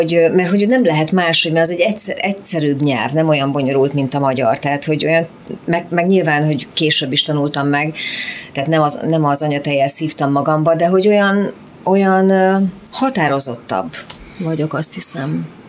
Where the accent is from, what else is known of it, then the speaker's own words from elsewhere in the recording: Budapest, Hungary; Pesti lány vagyok én.